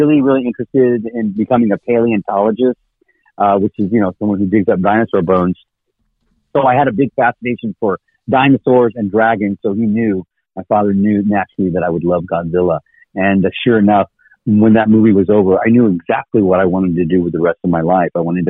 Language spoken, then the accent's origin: English; Texas, United States; moved away; when I was raised in Texas, I kind of feel like my upbringing was, let me teach … what he needs to know to do what I need him to do.